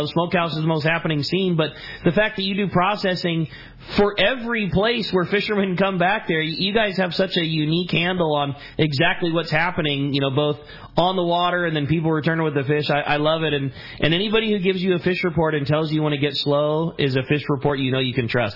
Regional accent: Prosper, Texas, United States; And this is … I'm from Prosper, Texas.

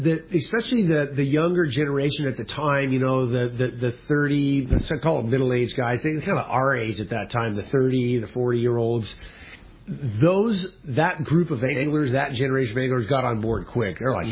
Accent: La Jolla, California, United States; my brother and I, my dad, we grew up in La Jolla also. That's where, you know, I went to Scripps Elementary, Bird Rock

